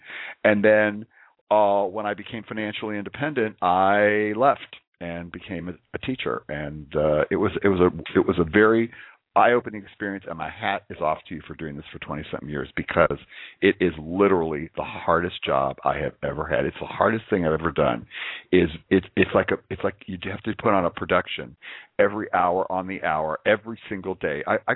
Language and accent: English; Midwest, United States; I'm a Midwesterner, and so we had a lot of stuff.